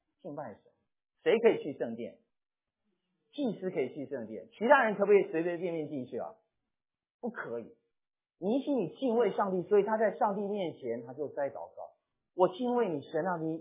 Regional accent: China; 鸿门宴，我们中国人叫鸿门宴

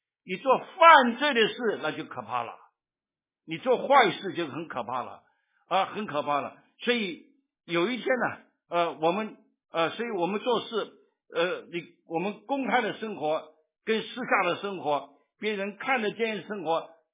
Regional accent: Taiwan; 所以我们年轻的时候在台湾长大的人都听过一句话

